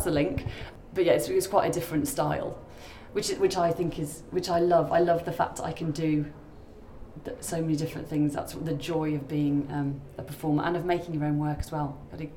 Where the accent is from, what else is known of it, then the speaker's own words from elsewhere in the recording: Birmingham, West Midlands, United Kingdom; moved away; I'm actually a Brummie, so I left Birmingham about 8 years ago, but my family are still